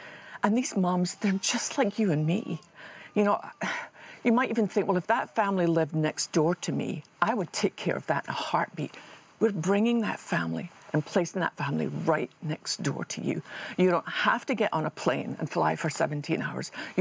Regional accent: Scotland, United Kingdom; I was brought up in Scotland to be aware of things like that.

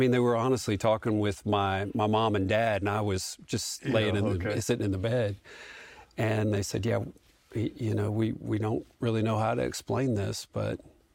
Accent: Louisiana, United States; growing up in Louisiana, I went to New Orleans to Ochsner Clinic

